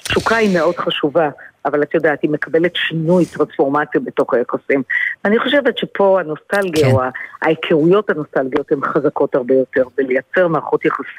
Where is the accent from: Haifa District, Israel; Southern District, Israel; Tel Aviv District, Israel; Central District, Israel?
Haifa District, Israel; Haifa; אני חיפאית פרובינציאלית, ובחיפה יש משהו נקי.